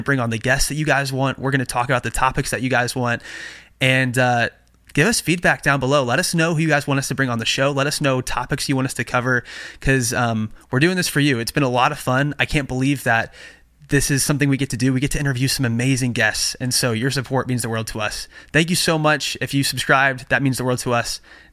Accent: St. Louis, Missouri, United States; Missouri. I'm from St. Louis.

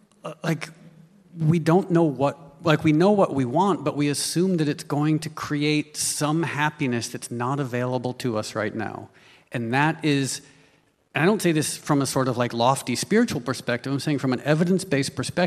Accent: New York, United States; born there; and I'm Western, I was born in New York

